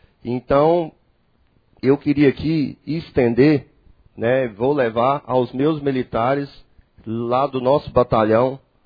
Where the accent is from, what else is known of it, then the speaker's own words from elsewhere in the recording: Goiânia, Goiás, Brazil; now in Formosa, Brazil; Eu fico muito feliz por ter chegado aqui em Formosa, né? Eu sou oriundo de Goiânia, estava no entorno, mas cheguei aqui em Formosa